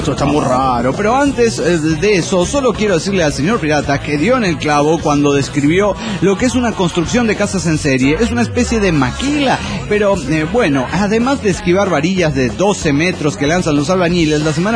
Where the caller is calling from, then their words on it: Chihuahua, Mexico; de Chihuahua, México